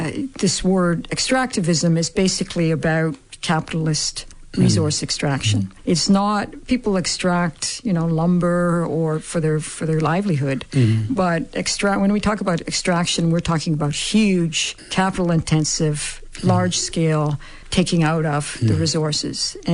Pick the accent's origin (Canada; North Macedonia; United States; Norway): Canada; I'm Canadian. I spent most of my life in Canada.